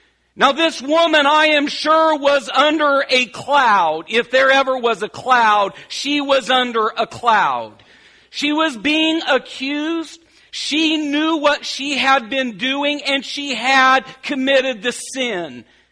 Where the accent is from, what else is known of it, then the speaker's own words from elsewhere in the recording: Oregon, United States; And I grew up in Oregon. I even like the dark ones that cover the sky. And they make me feel at home when it happens here.